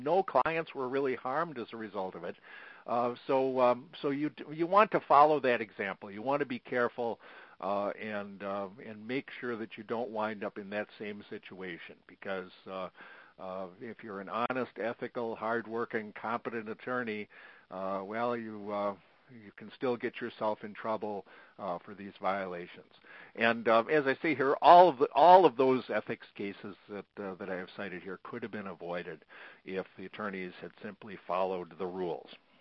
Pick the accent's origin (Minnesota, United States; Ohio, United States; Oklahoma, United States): Minnesota, United States; I cite the case here from Minnesota, actually from my home state, the case of attorney Randall Tighe.